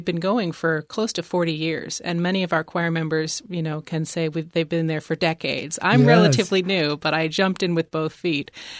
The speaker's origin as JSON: {"language": "English", "town": "Palo Alto", "region": "California", "country": "United States", "tie": "born or raised there", "also_born_or_lived": "North Carolina", "said": "I grew up in the South Bay. I grew up on the peninsula in Palo Alto."}